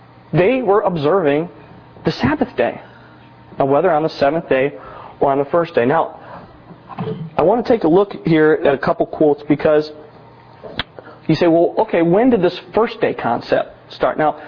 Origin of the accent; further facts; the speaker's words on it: Illinois, United States; Where I grew up in Illinois, you could not go to a mall on Sunday.